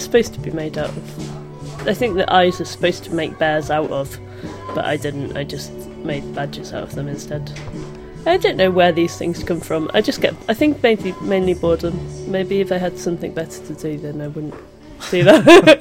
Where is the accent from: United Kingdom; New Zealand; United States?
United Kingdom; North West England; now in Manchester, United Kingdom; No, originally I'm from the Wirral.